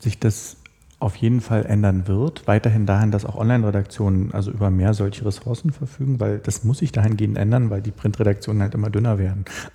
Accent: Berlin, Germany; ich bin ja nun gebürtige Berliner und bin ein paar hundert Meter davon entfernt zur Schule gegangen

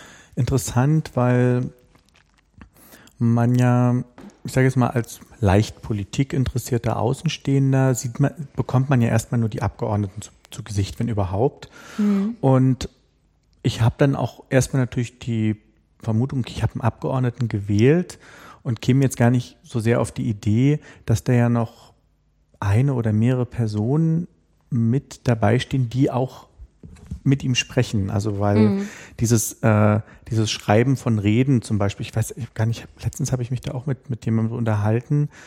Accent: Berlin, Germany; Ich komme ja aus der DDR und ich war 11, als die Wende war

